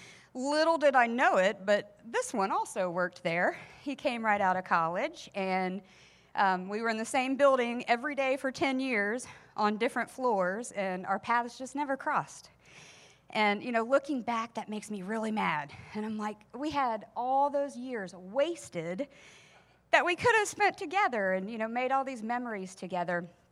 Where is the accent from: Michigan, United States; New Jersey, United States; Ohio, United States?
Ohio, United States; Dayton; Like Sam, I'm a Yankee. I'm from the North. I grew up in Dayton, Ohio. I'm a city girl. I was raised in the Catholic school system.